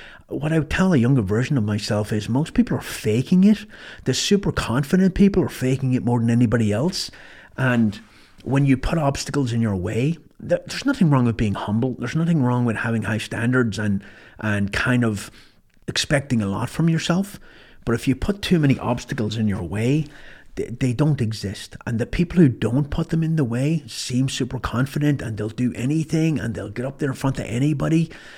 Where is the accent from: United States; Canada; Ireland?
Ireland; And I grew up in Ireland, and I'm not bashing Ireland, but at the time, there was, I didn't grow up with a lot of confidence.